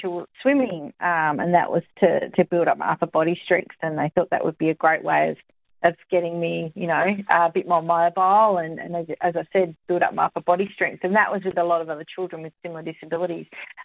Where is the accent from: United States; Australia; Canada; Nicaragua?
Australia; Western Australia; Yeah, I grew up in Western Australia, was born in Subiaco there